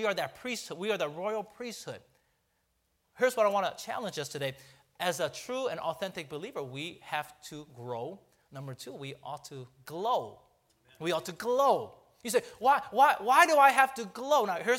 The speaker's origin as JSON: {"language": "English", "town": "San Francisco", "region": "California", "country": "United States", "tie": "born or raised there", "said": "I'm born and raised in San Francisco."}